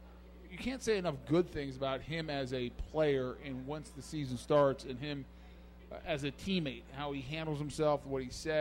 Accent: Denver, Colorado, United States; And I remember growing up in Denver, they were trying to get rid of John Elway

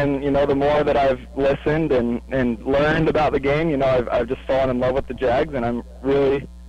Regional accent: Utah, United States; I'm born and raised in Utah, and so most everybody around there is Denver fans.

